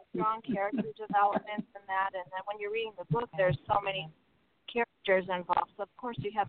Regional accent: Milwaukee, Wisconsin, United States; We're both originally from Milwaukee, Wisconsin, and we

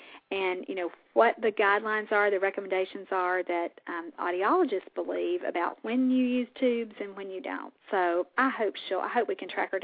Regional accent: Mississippi, United States; My home state.

